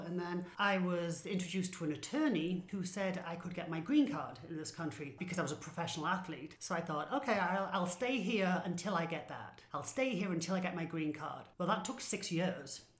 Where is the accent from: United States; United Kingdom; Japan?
United Kingdom; England; So I am English, you can tell.